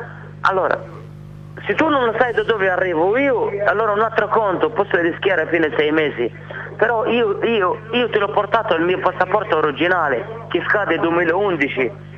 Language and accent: Italian; Tunisia; Italian is a second language; Io vorrei tornare in Tunisia, diciamo, mia terra.